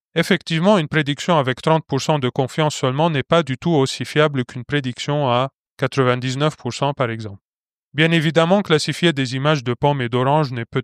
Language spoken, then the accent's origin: French; Lebanon; now in Lyon, France; je suis originaire du Liban. Je suis actuellement ingénieur de recherche et d'innovation basé à Lyon.